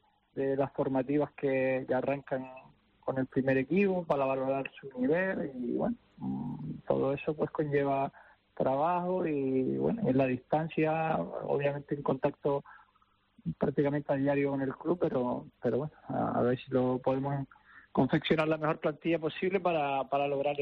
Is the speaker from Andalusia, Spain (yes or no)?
no; Canary Islands, Spain; a ver si me permite poder disfrutar como cualquier canario de ese partido